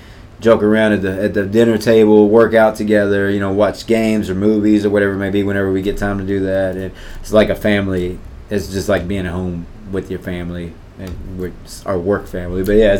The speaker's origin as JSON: {"language": "English", "town": "Jeffersonville", "region": "Indiana", "country": "United States", "tie": "born or raised there", "also_born_or_lived": "Puerto Rico", "said": "And being that I grew up here, was born in Puerto Rico, and I grew up in Jeffersonville, Indiana."}